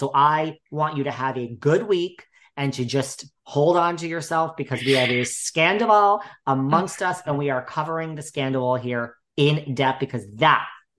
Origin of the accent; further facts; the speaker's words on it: Hawaii, United States; And you know, I came from Hawaii and all this.